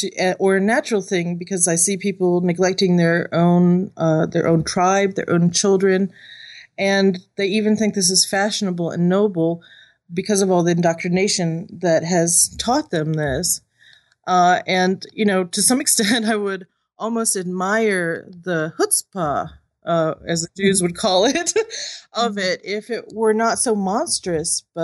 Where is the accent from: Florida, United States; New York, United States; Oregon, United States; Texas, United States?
Florida, United States; Miami; Well, for the most part, I grew up in Miami, Florida.